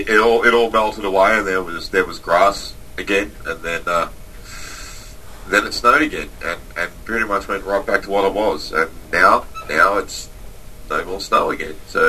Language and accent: English; Australia; I'm from Australia.